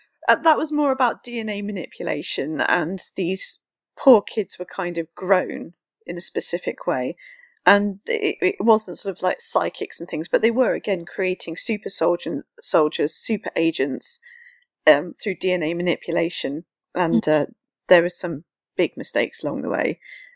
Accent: United Kingdom; There are stories that have come out of the UK, and we're a little bit sort of like, oh, but we're the British and we don't do anything like that.

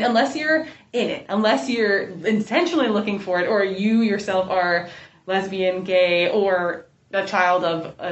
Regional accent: New York, United States; We're from New York State, but they had to go to Vermont to be able to get married because same-sex marriage wasn't legal yet in New York.

